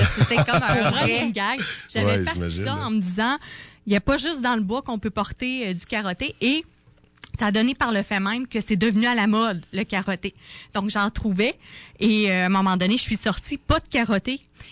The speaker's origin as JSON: {"language": "French", "town": "Sept-Îles", "region": "Quebec", "country": "Canada", "said": "ce qui est drôle, c'est qu'on vient de Sept-Îles"}